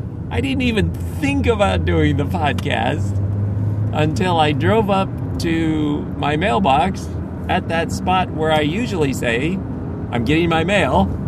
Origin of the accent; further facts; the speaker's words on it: Philippines; So I grew up in the Philippines and seen plenty of things.